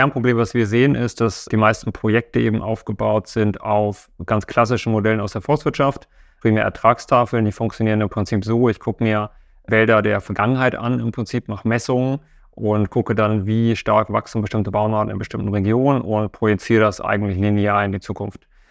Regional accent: Hamburg, Germany; wir sind aus Hamburg

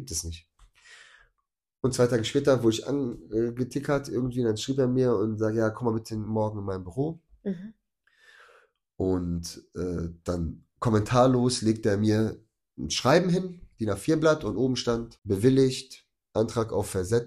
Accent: Bochum, North Rhine-Westphalia, Germany; bin ja auch Bochumer, also auch viele Kontakte und Vernetzungen

